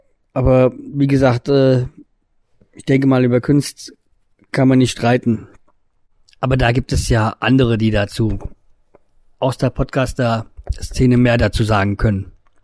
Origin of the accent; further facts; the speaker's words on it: Hesse, Germany; ich komme ja aus Hessen und Kassel ist ja die drittgrößte Stadt in Hessen und die einzigste Großstadt im Nordhessen